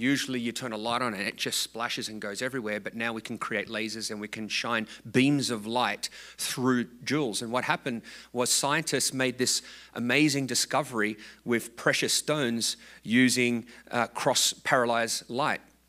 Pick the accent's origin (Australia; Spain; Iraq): Australia; I grew up in Australia, and I grew up watching sunsets and sunrises being a surfer.